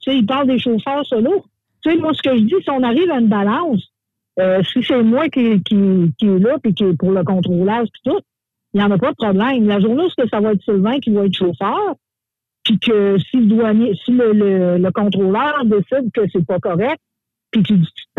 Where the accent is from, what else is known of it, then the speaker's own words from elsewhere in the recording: India; puis moi, je suis de l'Inde